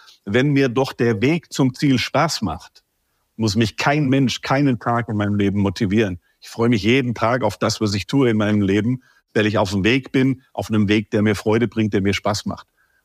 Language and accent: German; Baden-Württemberg, Germany; born there; mittlerweile bin ich 56 und ich habe mein Schäflein im Trockenen über die vielen Jahre, habe ich ein bisschen was angespart. Bin ja gebürtiger Schwabe und bin sparsam